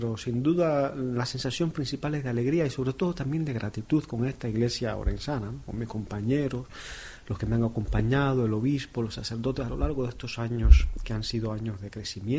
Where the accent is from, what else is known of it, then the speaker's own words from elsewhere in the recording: Cuba; Soy cubano, sí.